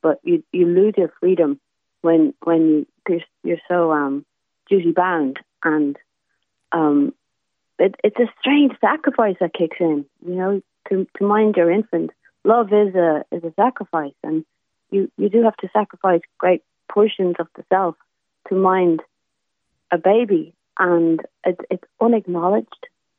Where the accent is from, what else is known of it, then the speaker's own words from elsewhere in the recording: Ireland; And as an Irish person, Irish writers are reared on Joyce.